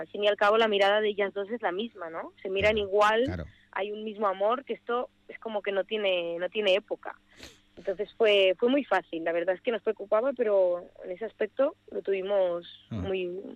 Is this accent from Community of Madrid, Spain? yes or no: no; Catalonia, Spain; yo en mi caso, yo soy del Delta del Ebro, de un pueblecito pequeñito